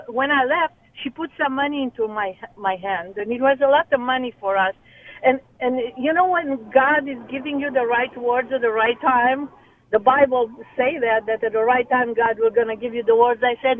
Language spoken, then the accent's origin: English; Transylvania, Romania; English is a second language; And I remember I come from Transylvania, so winters were really cold